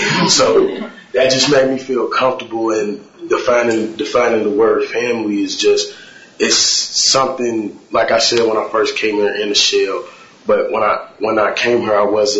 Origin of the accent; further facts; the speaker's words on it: Louisville, Kentucky, United States; I'm from Louisville, Kentucky.